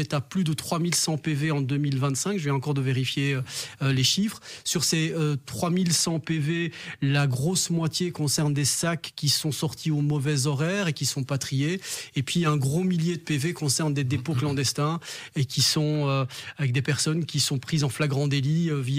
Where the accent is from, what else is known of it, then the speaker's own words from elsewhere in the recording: Brussels, Brussels-Capital Region, Belgium; born there; Je suis bruxellois de naissance, je me promène à Bruxelles quotidiennement, à pied, à vélo, en prenant les transports en commun.